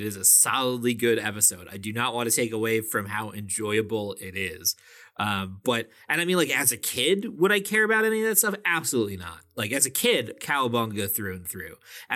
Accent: New York, United States; I was from Long Island, New York City, and moved to Western New York

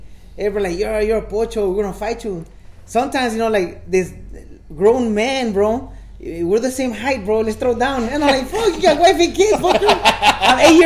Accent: United States; born there; also born or lived in Mexico; Like, I was born here in the States. And I had to get, like, fake papers over there to go to school over there

